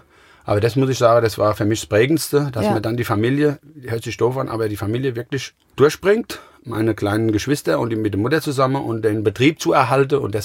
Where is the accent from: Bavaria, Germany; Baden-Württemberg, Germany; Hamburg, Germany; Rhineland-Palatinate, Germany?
Rhineland-Palatinate, Germany; Gau-Bischofsheim; Ich komme aus Gaubischofsheim. Das ist ungefähr 10 Kilometer von Mainz.